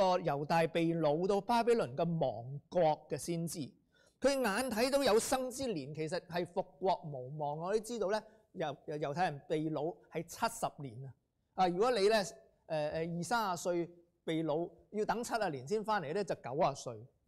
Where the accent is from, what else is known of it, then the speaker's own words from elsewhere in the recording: California, United States; 如果在美國，我來自加州